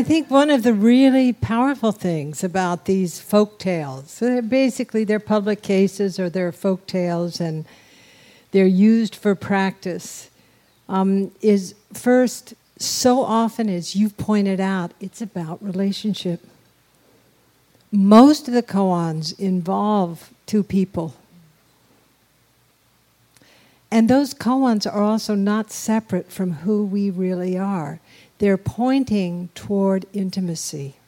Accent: New Mexico, United States; We're from New Mexico

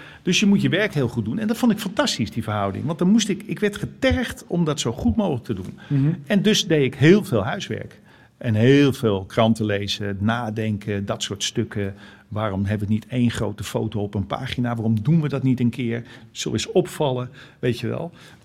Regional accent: Amsterdam, North Holland, Netherlands; accent: Amsterdam; Ik sprak echt plat Amsterdams.

